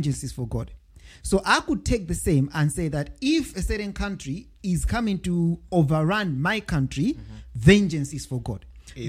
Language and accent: English; United Kingdom; I'm British. This land is ours.